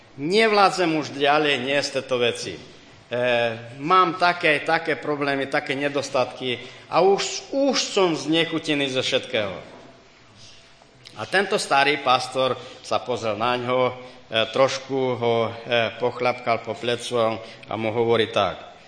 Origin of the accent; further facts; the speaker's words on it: Romania; To sa stalo v Oradeji u nás v Rumunsku. Keď sme už aj tak priniesli kúsok Rumunska sem k vám